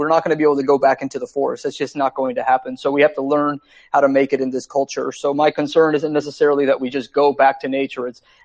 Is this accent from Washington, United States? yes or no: yes; Seattle, Washington, United States; I moved up here from the Northwest originally, and I just decided to come back home. So I'm actually now in Seattle, Washington.